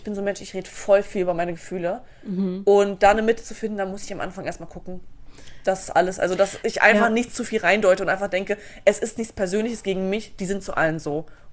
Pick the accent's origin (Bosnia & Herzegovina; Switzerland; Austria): Bosnia & Herzegovina; ich komme aus Bosnien